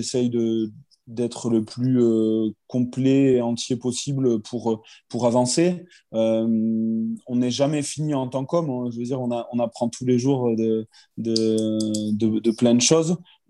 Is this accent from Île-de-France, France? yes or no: no; Biarritz, Nouvelle-Aquitaine, France; born there; c'est ma ville. C'est vrai que je suis né à Biarritz aussi. Donc, j'ai quand même une grosse attache là-bas. J'ai encore ma famille qui est sur Biarritz.